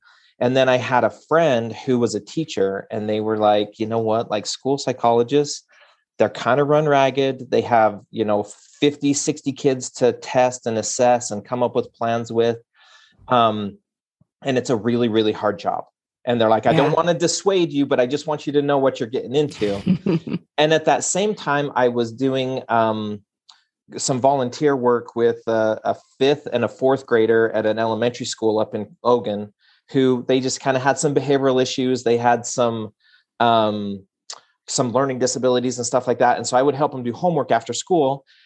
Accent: Utah, United States; I grew up in Cache Valley, so tiny little farming community, milk cows growing up

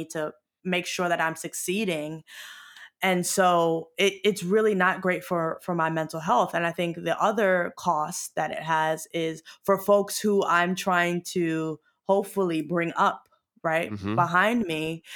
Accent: New York, United States; I'm a New Yorker. I'm a Black woman. I'm, you know, the granddaughter of Southern Black folks.

